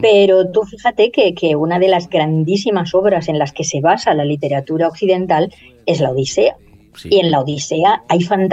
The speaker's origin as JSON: {"language": "Spanish", "country": "Spain", "said": "terminó el encierro y vinimos a España y yo llegué otra vez a mi tierra, a mi luz, a mis plantas"}